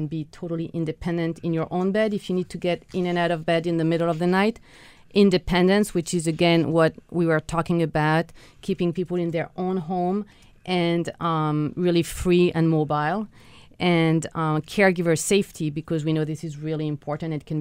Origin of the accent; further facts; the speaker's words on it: France; English is a second language; If you wonder where my accent is from, I'm from France originally